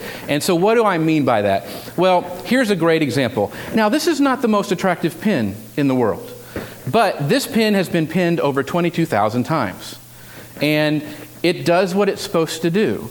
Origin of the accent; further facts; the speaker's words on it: Texas, United States; You know, Texas skillet. I'm from Texas, so yeah. I ate this for breakfast.